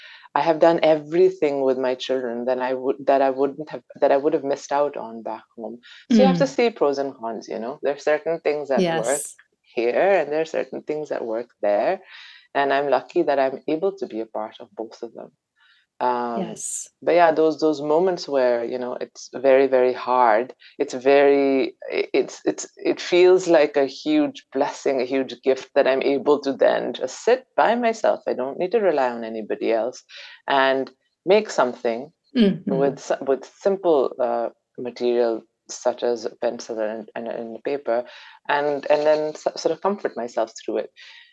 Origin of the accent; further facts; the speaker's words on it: Lahore, Punjab, Pakistan; moved away as an adult; now in Vancouver, Canada; And so I grew up in Lahore. Okay. And then I got married to my husband and moved to Vancouver 10 years ago.